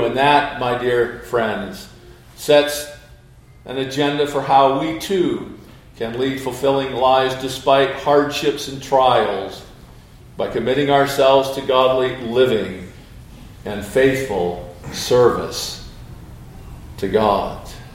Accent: Iowa, United States; since I'm from the Midwest, grew up in Iowa where they plant a lot of corn

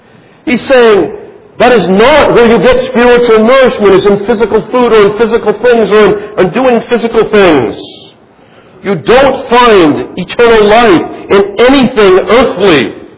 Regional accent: Canada; I recall growing up in Canada, you had to have this stamp on the meat

